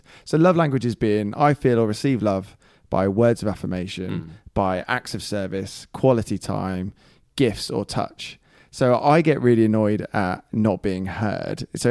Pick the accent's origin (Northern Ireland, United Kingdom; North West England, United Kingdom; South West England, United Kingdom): South West England, United Kingdom; The same with I come from Devon, and we say scone.